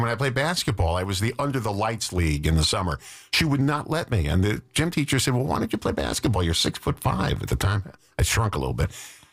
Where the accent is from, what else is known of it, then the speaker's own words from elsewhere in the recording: New York, United States; moved away; When I grew up in New York, and when I left, I was going to leave to go to Atlanta.